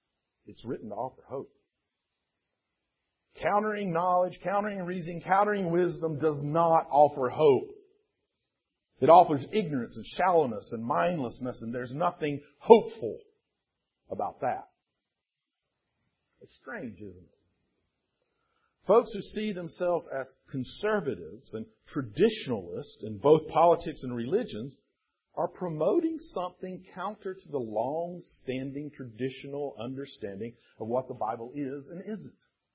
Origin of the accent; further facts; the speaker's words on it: United States; As an American, I find it repulsive and dangerous.